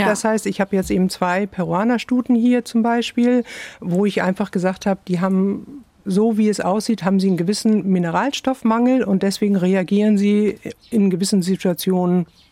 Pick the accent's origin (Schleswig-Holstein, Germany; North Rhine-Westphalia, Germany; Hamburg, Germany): Hamburg, Germany; Also ich komme aus Hamburg und da wird natürlich immer gesiezt, ne?